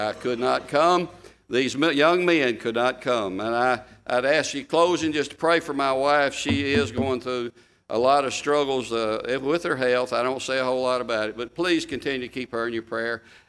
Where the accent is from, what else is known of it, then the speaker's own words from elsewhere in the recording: United States; And we're American. We're pro-American. We love Canada.